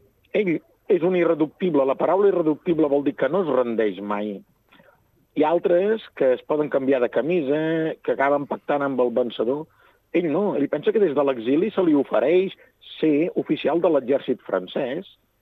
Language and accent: Catalan; Catalonia, Spain; sobretot la gent de la meva comarca, el Baix Camp, que sovint som propers al Priorat